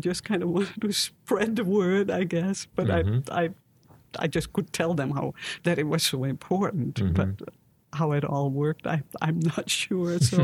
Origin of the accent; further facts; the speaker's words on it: Netherlands; now in United States; I'm here from the Netherlands, and in the Netherlands I have my friends